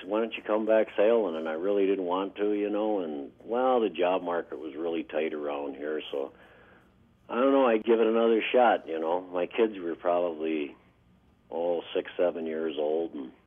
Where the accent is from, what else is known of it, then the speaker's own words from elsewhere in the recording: Sheboygan, Wisconsin, United States; Oh, then I got married, and I come home and I worked for Procter & Gamble in Sheboygan in my hometown.